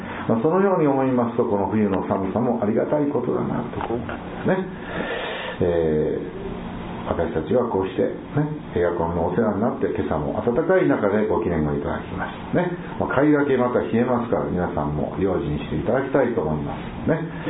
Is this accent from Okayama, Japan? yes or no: yes; Okayama, Japan; 瀬戸内海には例えばサワラとかね、タイとかね、マワカリとか私たち岡山県人が好きな魚がいろいろおりますけど